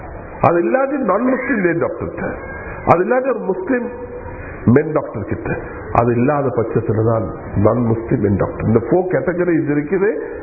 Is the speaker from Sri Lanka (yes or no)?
yes; Sri Lanka; கனிமானவர்களே, ஸ்ரீலங்கா, நாங்கள் ஸ்ரீலங்கன் என்ற அடிப்படையில் எங்களுக்கு சில ரெஸ்பான்சிபிலிட்டி இருக்குது.